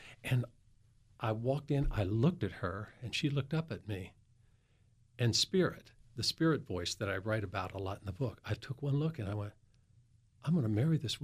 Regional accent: Evansville, Indiana, United States; The God I grew up with in the Lutheran Church Missouri Synod in Evansville, Indiana, was this angry, bearded, white guy sitting on a cloud waiting for me to step out of line and throw me into hell, right?

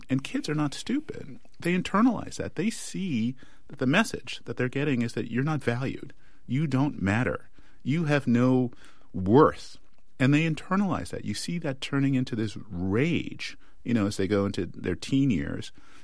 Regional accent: Canada; no more than I built the environment that I grew up in Canada.

